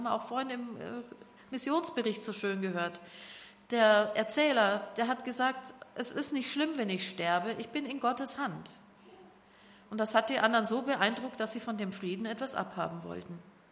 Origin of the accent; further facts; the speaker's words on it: Germany; Ich bin froh, dass ich als Deutsche geboren bin und nicht als Syrerin.